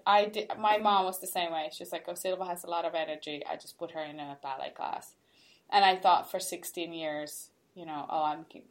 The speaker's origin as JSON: {"language": "English", "country": "Finland", "said": "I come from Finland, which the education is supposed to be like the top notch."}